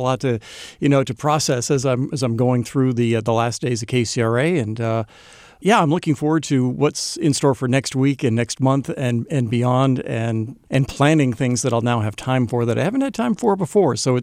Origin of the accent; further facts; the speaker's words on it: New Hampshire, United States; I grew up in New Hampshire, and we had summer thunderstorms.